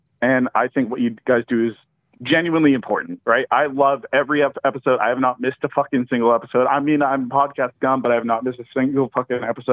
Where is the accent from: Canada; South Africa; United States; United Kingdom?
Canada; British Columbia; Yeah, but we're Canadian